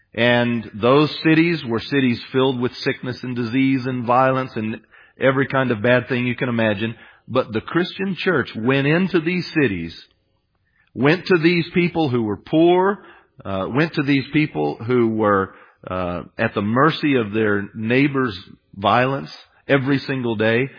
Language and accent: English; United States; Years ago, growing up in the United States, I would not have been able